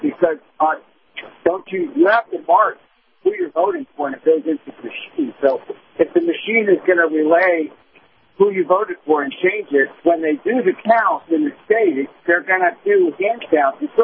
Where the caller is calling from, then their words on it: Florida, United States; I'm on the road from the state of Florida.